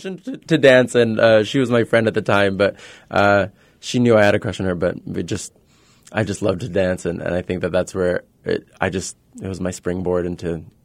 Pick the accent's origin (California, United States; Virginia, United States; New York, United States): California, United States; Los Angeles; I predominantly dance hip hop. I'm from Los Angeles, California, and I learned to dance on the street.